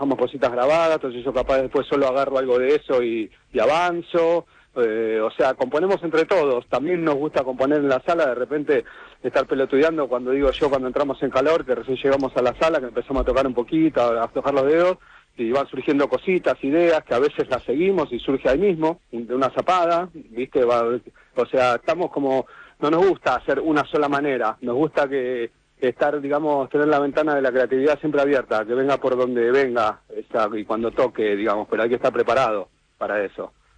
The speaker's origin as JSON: {"language": "Spanish", "country": "Argentina", "said": "como somos los argentinos, nos gustan y somos barriales"}